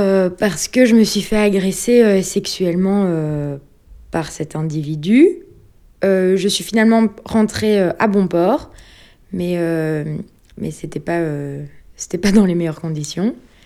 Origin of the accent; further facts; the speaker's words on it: Braine-l'Alleud, Wallonia, Belgium; Je viens de Braine-l'Alleud et je suis étudiante en communication, marketing et corporate